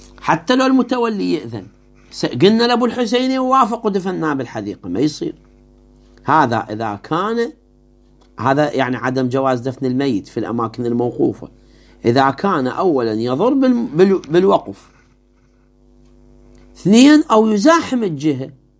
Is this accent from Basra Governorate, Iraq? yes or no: no; Baghdad, Baghdad Governorate, Iraq; وشفتها أنا في مقبرة عندنا في بغداد